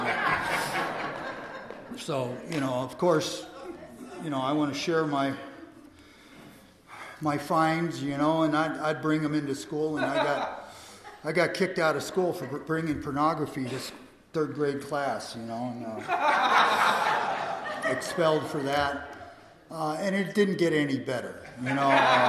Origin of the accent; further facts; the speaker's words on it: Columbus, Ohio, United States; I grew up, I was born in Columbus, Ohio, on Columbus Day. My parents were married on Columbus Day. I come from a very famous Italian family